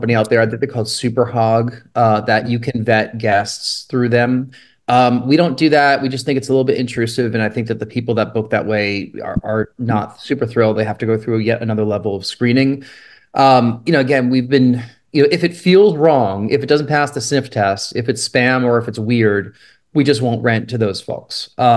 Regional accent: New York, United States; Like where I grew up outside New York City, like my town, I would never imagine doing this.

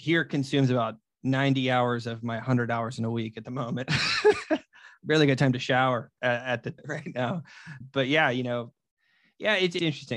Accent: Marietta, Florida, United States; So we went down to Marietta, Florida, which is my hometown, and tried to survive the summer

